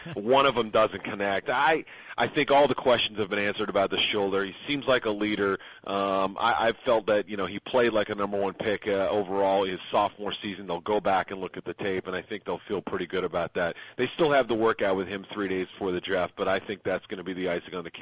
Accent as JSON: {"language": "English", "town": "Haverhill", "region": "Massachusetts", "country": "United States", "tie": "born or raised there", "said": "No, I grew up in Haverhill, and my folks live in Andover right now"}